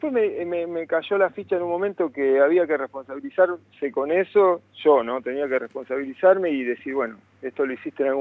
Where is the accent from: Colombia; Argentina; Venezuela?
Argentina; Junín, Buenos Aires Province; moved away as an adult; now in La Plata, Argentina; es la vida de nosotros que venimos de Junín a La Plata a estudiar, y con 18, 19 años